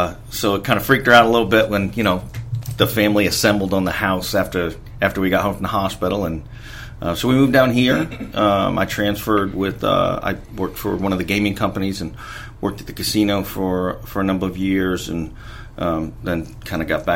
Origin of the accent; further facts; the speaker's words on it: Providence, Rhode Island, United States; now in Memphis, United States; I'm from Providence, Rhode Island.